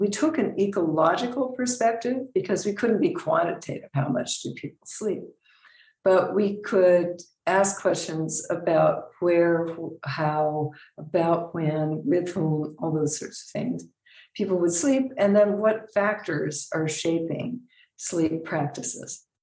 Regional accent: United States; so different from certainly how I grew up sleeping in the United States

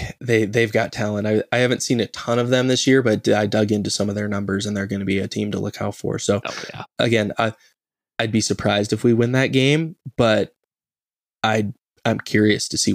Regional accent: Portland, Oregon, United States; Man, growing up in Portland, I hated their, like, hate's a strong word.

